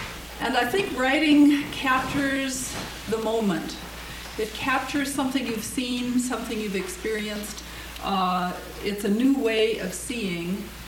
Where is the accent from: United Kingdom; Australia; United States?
United States; Northfield, Minnesota; I'm from Minnesota, Northfield. Work at St. Olaf College as a secretary.